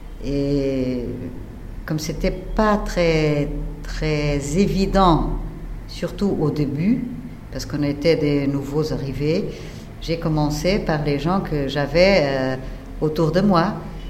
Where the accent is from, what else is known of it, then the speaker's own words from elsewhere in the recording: Portugal; je viens du Portugal, mais je travaille beaucoup avec le Maroc